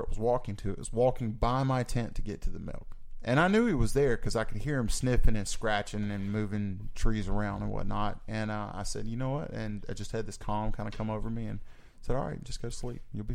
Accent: Myrtle Beach, South Carolina, United States; And I'm from Myrtle Beach, where humidity is something we live with just 365 days out of the year.

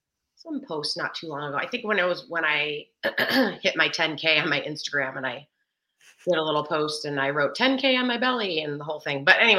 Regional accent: Michigan, United States; also born or lived in California; So I live in Michigan. I had a brief stint in California for about 5 years, but I'm from Michigan, back in Michigan.

